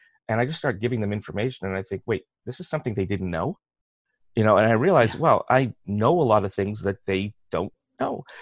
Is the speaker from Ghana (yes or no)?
no; Canada; I'm very Canadian.